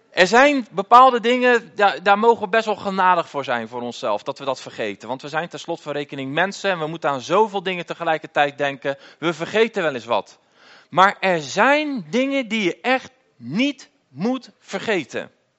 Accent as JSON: {"language": "Dutch", "town": "Dordrecht", "region": "South Holland", "country": "Netherlands", "said": "ik kom uit Dordrecht. En ik ben getrouwd met Jessica en we hebben 3 kinderen. Maar ik heb ze in Dordt achtergelaten."}